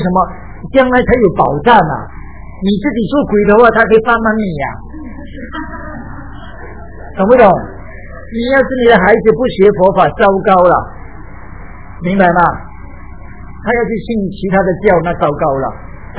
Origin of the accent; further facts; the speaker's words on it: China; 我们中国人呢，到处不只是这里失无，我到处去。